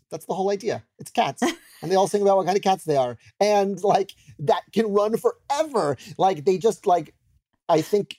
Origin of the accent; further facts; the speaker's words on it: Queens, New York, United States; But I always say I'm from Queens.